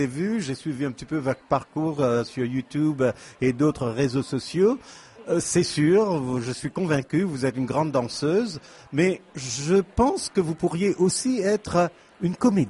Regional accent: Zambia; also born or lived in Botswana / Mauritius; Moi, j'ai grandi avec cette voix quand j'étais petit garçon en Zambie, en Botswana, à l'île Maurice.

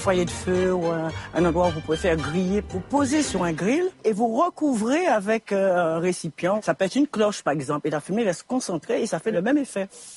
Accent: Antilles, France; Ici, on met de la ciboulette, mais chez nous, aux Antilles, on met de la cive.

